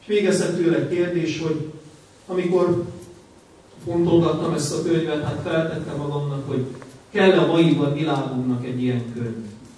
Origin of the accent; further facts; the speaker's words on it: Zimandu Nou, Arad County, Romania; itt Aradon, a szülővárosomban, az imánban nevelkedtem, de itt születtem és itt is kereszteltek. Itt jártam középiskolában.